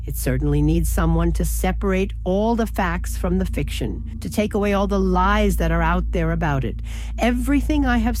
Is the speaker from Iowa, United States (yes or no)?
yes; Des Moines, Iowa, United States; now in Newton, United States; I've been here about 25 years, but I was born and raised in Des Moines, a city about 30 miles away. It's a pretty big city, and I'm guessing you've heard of it.